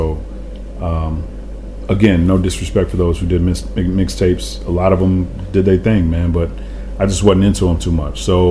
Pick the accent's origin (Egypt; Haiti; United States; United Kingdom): United States; Grand Rapids, Michigan; I grew up in Grand Rapids, so I was all about the East Coast.